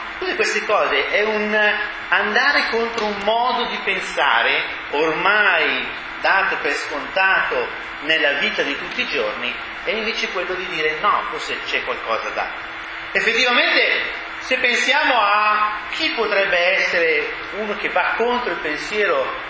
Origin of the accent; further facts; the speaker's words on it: Bergamo, Lombardy, Italy; Io sono bergamasco, diciamolo dire, giustamente da buon bergamasco, non ho fatto il muratore come mio padre e mio fratello